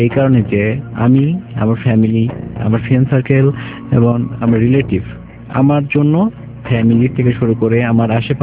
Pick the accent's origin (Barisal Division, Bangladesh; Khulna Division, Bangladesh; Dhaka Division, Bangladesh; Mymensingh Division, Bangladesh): Dhaka Division, Bangladesh; Dhaka; আমি ঢাকায় থাকি, বলতে গেলে ঢাকায় আমি জন্ম এবং বড় হওয়া।